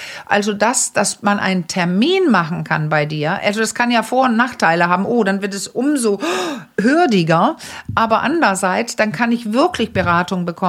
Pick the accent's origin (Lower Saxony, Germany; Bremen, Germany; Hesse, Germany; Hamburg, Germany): Hamburg, Germany; ich komme aus Hamburg